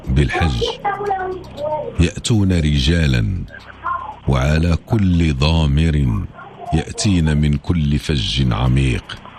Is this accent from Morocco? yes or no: yes; Casablanca, Casablanca-Settat, Morocco; جات فرخت عندنا في الدار البيضاء